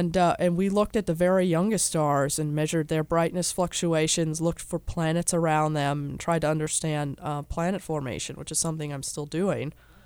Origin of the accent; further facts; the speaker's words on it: Massachusetts, United States; I just happened to be lucky, and the town that I was growing up in Massachusetts, the middle school there had a planetarium